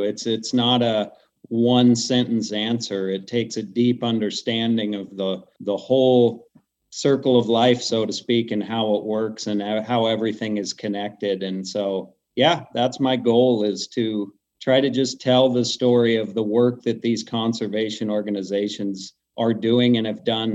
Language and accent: English; Bozeman, Montana, United States; Yeah, to give you a background to who I am, I was born and raised in Bozeman, Montana.